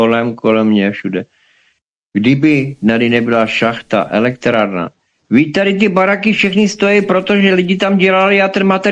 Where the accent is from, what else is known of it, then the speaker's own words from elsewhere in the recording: Slovakia; já jako hrdej Slovák jsem neuznával, aby já se kurva musel učit nějakou pojebanou ruštinu